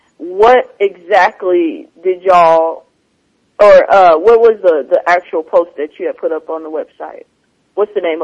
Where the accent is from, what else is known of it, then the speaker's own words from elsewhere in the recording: Ardmore, Oklahoma, United States; it's like always when I go back home, you know, to Ardmore, our home, or my hometown, I go back there.